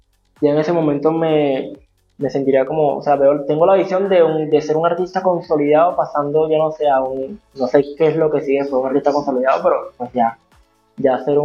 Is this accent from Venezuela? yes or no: yes; Venezuela; Y esto es tierra, y esta es mi tierra, esta es Venezuela.